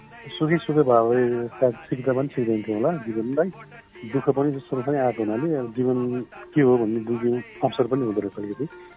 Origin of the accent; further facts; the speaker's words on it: Kathmandu, Bagmati, Nepal; born there; म काठमाडौँमै जन्मेँ, तर मेरो बाल्यकाल चाहिँ यता पनि बितेको छ, उता पनि बितेको छ।